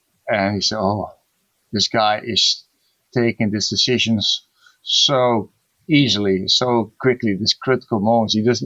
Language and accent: English; Netherlands; Netherlands in the Budapest Olympiad. So, of course, a special match because, Italy is playing against my home country.